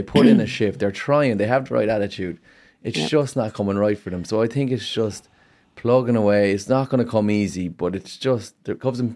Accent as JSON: {"language": "English", "country": "Ireland", "said": "we are proud of them, and we're Irish."}